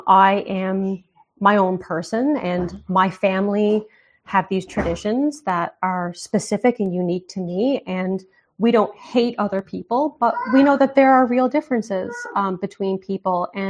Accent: Canada; as a Canadian, there's only so much I can be like, this is what it's like to be a Canadian

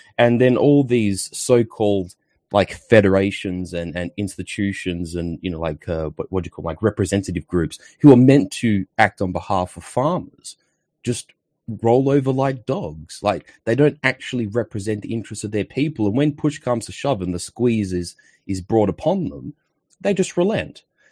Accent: Australia; even though I'm obviously Australian, I obviously discuss my Italian heritage as well

